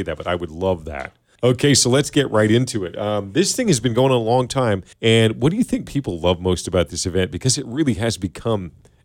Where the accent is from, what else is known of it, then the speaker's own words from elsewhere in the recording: Montana, United States; Well, I grew up in eastern Montana, so almost North Dakota.